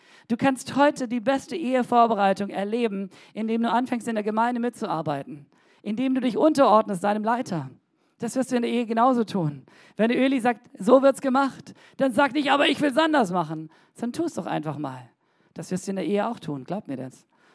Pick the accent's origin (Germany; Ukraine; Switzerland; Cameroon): Cameroon; Ich bin in Kamerun groß geworden und gelegentlich waren wir in Nordkamerun.